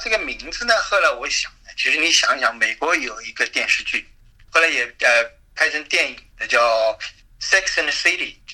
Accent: China

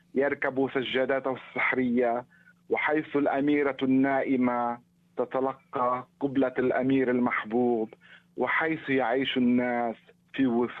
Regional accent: Lebanon; ولكني سأقرأ شيئا فرح عن طفولتي في لبنان وعن ذكريات الطفولة

